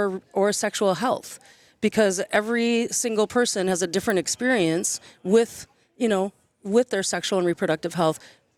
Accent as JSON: {"language": "English", "region": "Wisconsin", "country": "United States", "tie": "born or raised there", "said": "I don't know if you can tell by the accent, but I born and raised"}